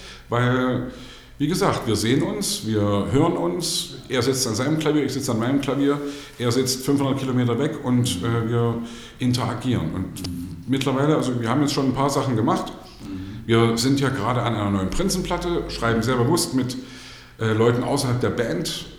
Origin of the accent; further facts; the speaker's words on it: East Germany, Germany; Aber ich komme aus dem Osten, ich bin in der DDR groß geworden.